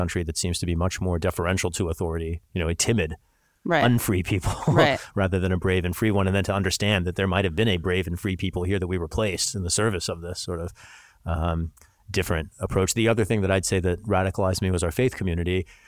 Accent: Missouri, United States; I grew up in Missouri, and Missouri was one of the many places

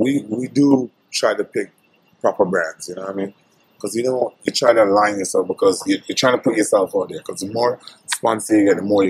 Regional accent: Jamaica; I was like, yo, I'm from Jamaica.

